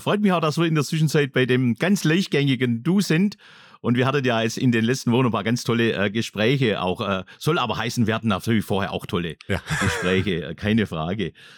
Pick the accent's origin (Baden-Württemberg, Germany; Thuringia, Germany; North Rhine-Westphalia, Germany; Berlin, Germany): Baden-Württemberg, Germany; accent: Swabian; hier bei den Vollmerwerken in Biberach. Man hört es ja auch in meinem Dialekt